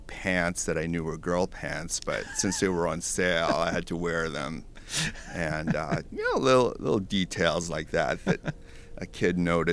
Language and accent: English; New York City, New York, United States; now in Portland, United States; we were priced out of New York City, my hometown.